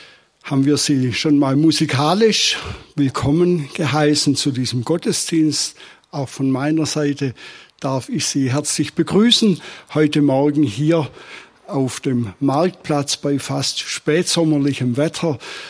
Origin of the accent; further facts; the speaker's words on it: Pfalzgrafenweiler, Baden-Württemberg, Germany; Wir kommen aus Pfalz-Grafenweiler, haben zwei erwachsene Töchter.